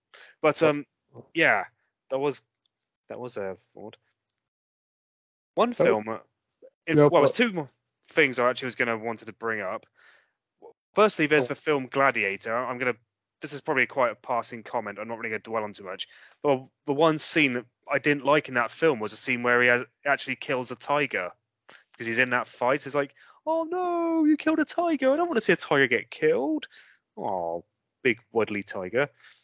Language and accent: English; South West England, United Kingdom; Gloucestershire.